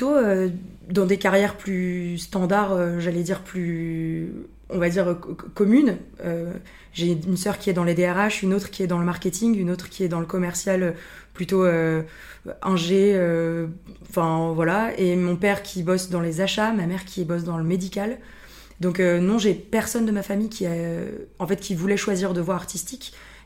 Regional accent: Villeurbanne, Auvergne-Rhône-Alpes, France; also born or lived in Lyon; Alors moi, je suis née à Lyon. J'ai grandi avec ma famille dans la banlieue de Villeurbanne, qui est juste à côté de Lyon, vraiment très accolée. Donc j'ai grandi dans ce qu'on appellerait une cité, vraiment, avec toutes les cultures.

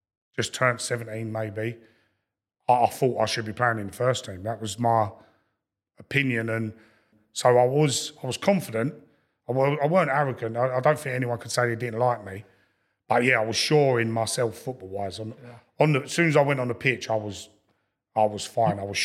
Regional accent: Lewisham, London, United Kingdom; I grew up in Lewisham, so I used to go to Millwall as a kid.

